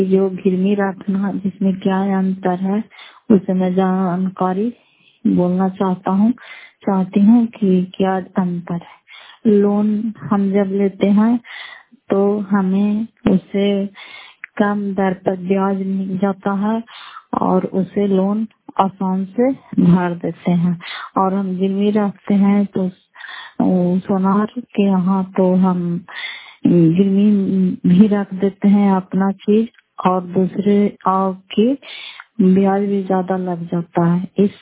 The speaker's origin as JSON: {"language": "Hindi", "town": "Fatehpur", "region": "Bihar", "country": "India", "said": "फतेहपुर पंचायत मकरौता जिला नालंदा क्रैपसरा ब्लॉक की निवासी हूँ"}